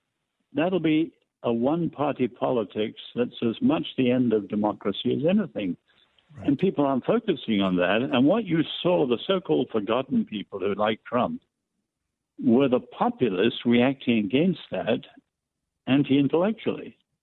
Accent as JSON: {"language": "English", "region": "England", "country": "United Kingdom", "said": "I mean, I'm English."}